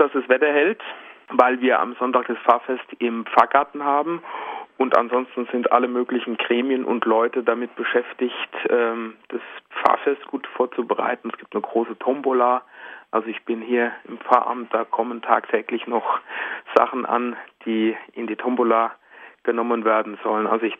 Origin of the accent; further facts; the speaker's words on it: Aschaffenburg, Bavaria, Germany; Also ich habe mittlere Reife gemacht in Aschaffenburg, wo ich herkomme, und bin dann nach Bamberg gegangen.